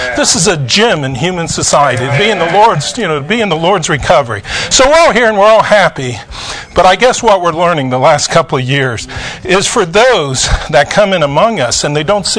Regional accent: Ohio, United States; I'm a guy from Ohio, but I had a summer job in Houston, Texas.

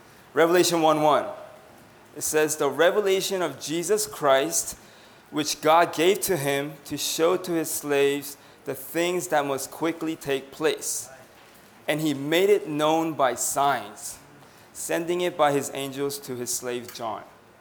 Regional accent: Boston, Massachusetts, United States; Hi. I'm from Boston.

